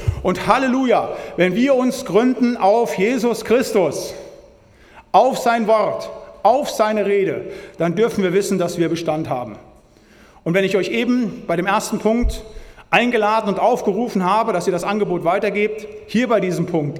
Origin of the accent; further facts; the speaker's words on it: North Rhine-Westphalia, Germany; da wo ich komme aus dem Siegerland, da ist schön stramm, pietistisch reformiert